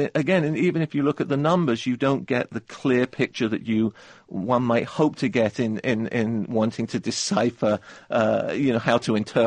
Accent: England, United Kingdom; now in New York, United States; anti-Semitism in aspects of my experience growing up in England.

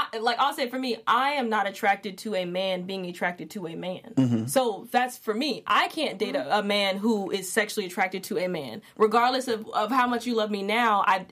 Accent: Midwest, United States; And I'm from the Midwest, like Southern Midwest.

